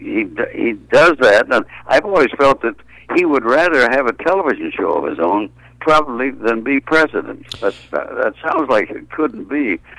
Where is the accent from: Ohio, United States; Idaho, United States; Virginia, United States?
Ohio, United States; As my home state, I probably have a biased view of it